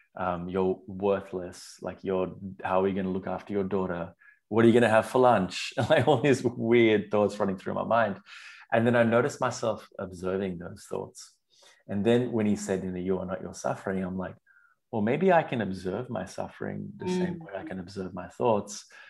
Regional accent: Sri Lanka; although I was raised around Buddhism in Sri Lanka is more focused on the practice of it.

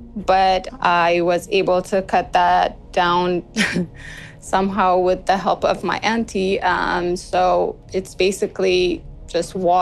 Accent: Bole, Addis Ababa, Ethiopia; I grew up in Ethiopia around Bole area, by the airport area.

